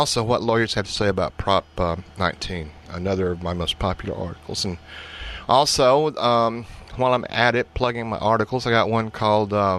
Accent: Alabama, United States; I'm from Alabama, and used to have Elmer Gantry's come through with their.

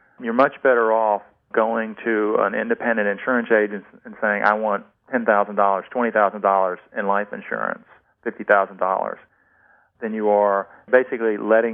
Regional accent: Virginia, United States; In my hometown here in Virginia, there used to be a storefront called Banker's Optical.

